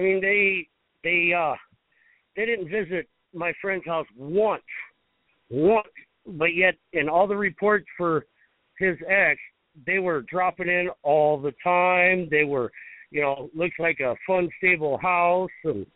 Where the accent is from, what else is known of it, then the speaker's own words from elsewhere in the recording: Omaha, Nebraska, United States; Omaha, Nebraska.